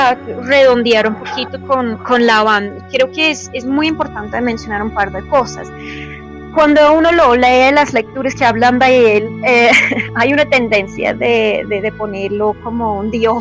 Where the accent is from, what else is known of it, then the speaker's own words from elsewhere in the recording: United Kingdom; Spanish is a second language; yo soy del Reino Unido.